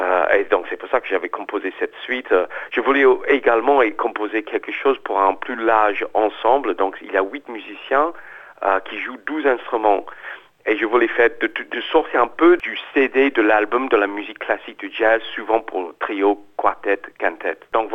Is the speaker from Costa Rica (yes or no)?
no; Australia; French is a second language; moved away as an adult; now in Paris, France; Et donc je suis parti d'Australie, jeune homme, plein d'espoir et de rêves. Et je me suis installé à Paris